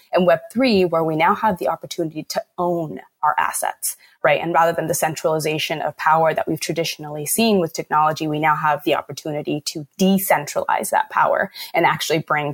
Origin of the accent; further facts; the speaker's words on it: Riverside, California, United States; I went to UC Riverside, my hometown's UC